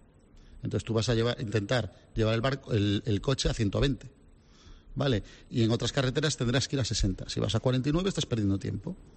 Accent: Galicia, Spain; yo soy de Galicia

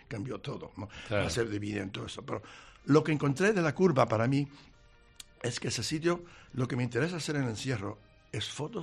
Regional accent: Puerto Rico; yo fui criado en Puerto Rico.

